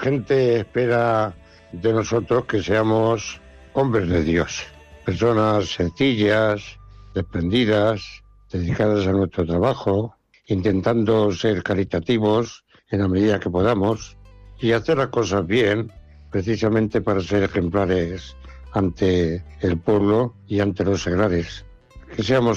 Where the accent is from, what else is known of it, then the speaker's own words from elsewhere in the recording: Fuente el Fresno, Castilla-La Mancha, Spain; Soy de Fuentefresno. Y nací el 16 de noviembre de 1937